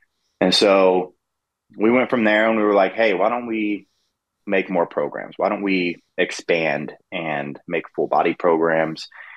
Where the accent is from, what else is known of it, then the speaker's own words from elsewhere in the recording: Ohio, United States; moved away as an adult; now in Los Angeles, United States; because I just moved to LA when I was 18 from Ohio.